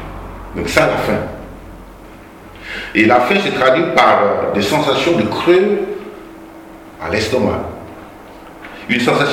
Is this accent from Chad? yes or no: yes; Chad; nous sommes originaires du Tchad. Nous sommes nés et nous avons grandi là-bas. Nous sommes mariés. Ensuite, nous avons quitté pour venir étudier ici avec l'intention de retourner servir, travailler au Tchad.